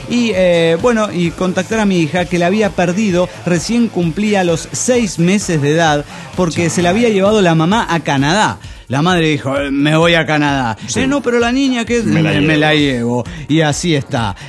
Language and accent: Spanish; Ensenada, Baja California, Mexico; de Ensenada Baja, Califas, México.